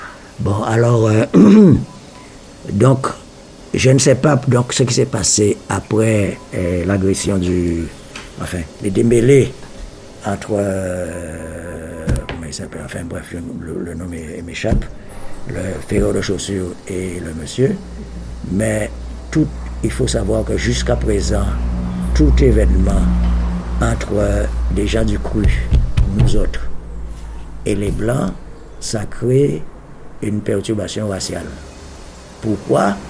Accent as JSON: {"language": "French", "country": "Guadeloupe", "lives_now": "France", "said": "Chez nous, en Guadeloupe, en Martinique. En Guadeloupe, on dit patate."}